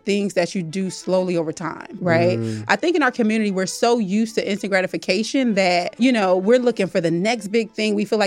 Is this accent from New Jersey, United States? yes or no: yes; Trenton, New Jersey, United States; So I'm from super humble beginnings. Like you mentioned, I'm from Trenton, New Jersey. So that's the capital. So what's up, Trenton?